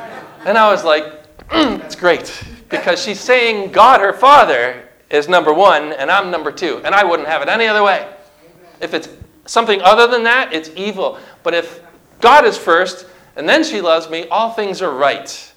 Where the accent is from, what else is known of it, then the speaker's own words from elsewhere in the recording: Connecticut, United States; I remember as a boy growing up in Connecticut, I go into this place in the woods, these dark woods with the night stars above us and above me, above the Lord and me.